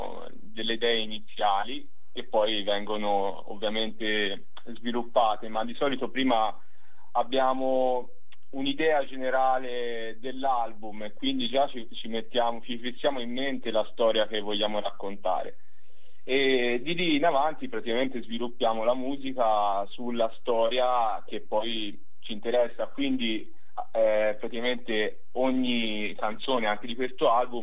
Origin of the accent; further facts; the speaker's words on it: Foiano della Chiana, Tuscany, Italy; now in Florence, Italy; io ho 32 anni e vengo dalla provincia d'Arezzo, da Pojana della Chiana, poi mi sono trasferito a Firenze per seguire gli studi universitari a 19 anni.